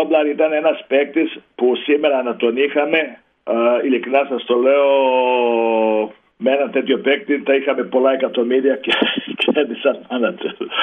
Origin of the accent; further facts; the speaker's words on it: Foča, Republika Srpska, Bosnia & Herzegovina; also born or lived in Sarajevo; Γεννήθηκα στο Σαράεβο και μετά πέρασα σε μια Κομμόπολη, Φότσα